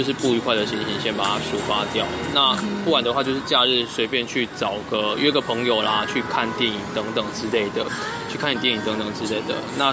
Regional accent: Tainan, Taiwan; 因为我本身是那个我本身是台南人啊，可是我现在是在异地工作

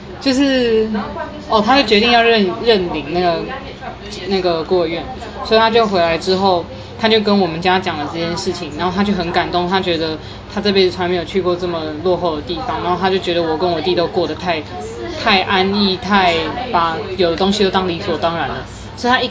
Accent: United States; 那像我就是美国人，我什么我要待哪我都可以，因为我是美国人

